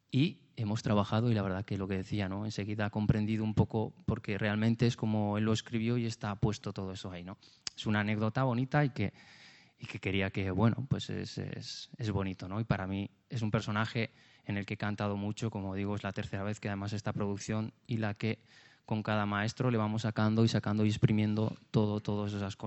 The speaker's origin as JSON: {"language": "Spanish", "town": "Pamplona", "region": "Navarre", "country": "Spain", "tie": "born or raised there", "said": "yo soy de Pamplona, también he crecido con los frontones, como aquí tenemos..."}